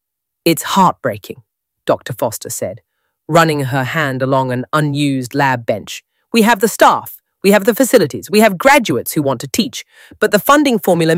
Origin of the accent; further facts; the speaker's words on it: Portsmouth, South East England, United Kingdom; now in Gosport, United Kingdom; I grew up in Portsmouth, but moved to Gosport after graduating from Southampton with a chemistry degree.